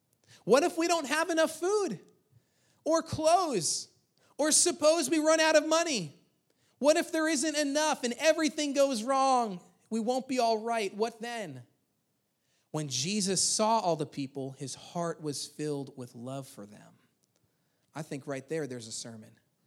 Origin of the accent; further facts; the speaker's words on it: Long Island, New York, United States; Well, we're from Long Island. Forget about it, right?